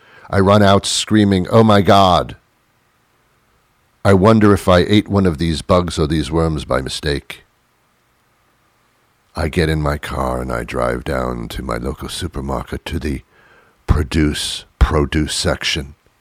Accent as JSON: {"language": "English", "region": "New York", "country": "United States", "accent": "British", "lives_now": "Massachusetts, United States", "said": "Why do I have a British accent when I'm not from England at all? I'm from New York, now living in Massachusetts."}